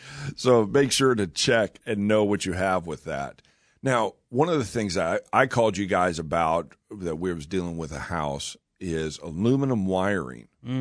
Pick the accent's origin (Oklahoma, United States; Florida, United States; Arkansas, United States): Oklahoma, United States; Bethany; I grew up in Bethany.